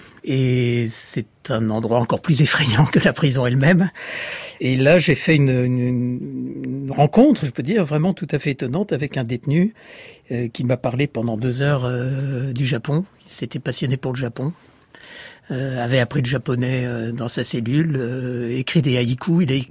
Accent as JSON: {"language": "French", "town": "Rome", "region": "Lazio", "country": "Italy", "tie": "born there", "said": "je suis né à Rome le 21 juin 1948 et je suis compositeur."}